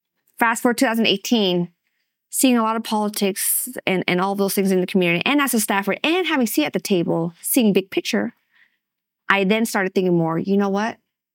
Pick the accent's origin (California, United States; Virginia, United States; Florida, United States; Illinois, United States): California, United States; San Bernardino; English is a second language; also born or lived in San Diego; And I was born in San Diego in 1982. And a family friend of ours said, you need to get out of this really bad part of San Diego and move to San Bernardino. We didn't speak English